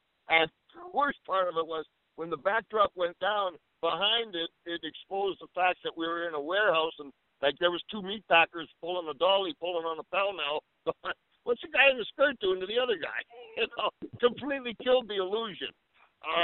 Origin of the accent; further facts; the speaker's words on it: Saskatoon, Saskatchewan, Canada; born there; I was born in Saskatoon. They don't have no coconuts there.